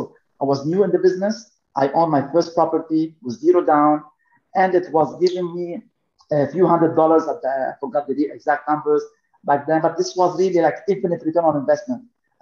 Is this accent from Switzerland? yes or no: no; Lebanon; Then I moved to start investing in Spain, in the UK, in Lebanon, my home country.